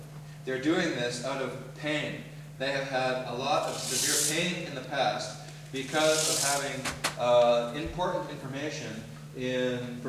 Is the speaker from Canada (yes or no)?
yes; Canada; I should say, I'm Canadian, so I say they about the Americans.